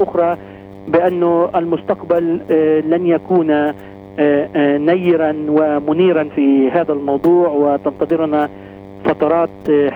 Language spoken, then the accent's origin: Arabic; Israel; أنا أتمنى أولا كفلسطيني، ثانيا كمواطن في إسرائيل محب لعملية السلام